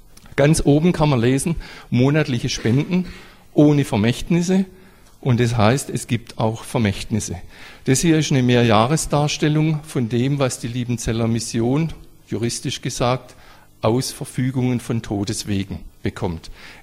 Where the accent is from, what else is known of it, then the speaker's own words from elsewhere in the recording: Pforzheim, Baden-Württemberg, Germany; ich bin aus Pforzheim, bin wieder in Pforzheim